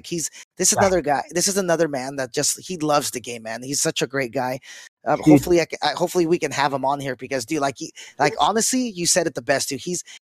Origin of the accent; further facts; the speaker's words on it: Jalisco, Mexico; I'm from Jalisco